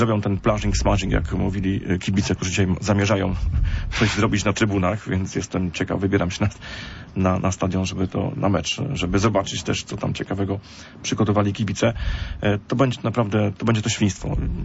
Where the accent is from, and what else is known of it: Poznań, Greater Poland Voivodeship, Poland